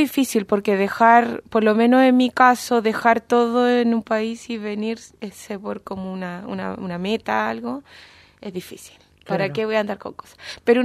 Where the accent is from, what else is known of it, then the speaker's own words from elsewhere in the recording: Chile; Sí, comparto con Vanessa el tema de poder hacer intercambios. Chile se da, pero no es tanto. Es que nosotros estamos muy lejos y moverse de un país a otro implica más esfuerzo.